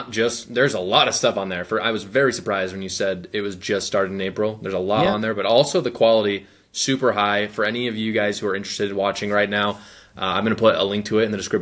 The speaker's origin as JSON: {"language": "English", "country": "United Kingdom", "said": "I am as British as it comes."}